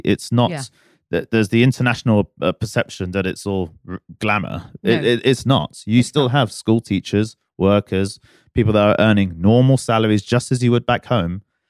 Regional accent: United Kingdom; like I grew up, like you said, I'm a British boy at heart.

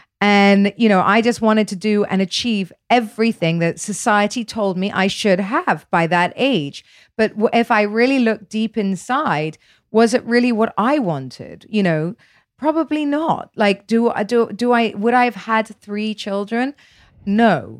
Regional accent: United Kingdom; I'm British, so I don't like people seeing me naked anyway

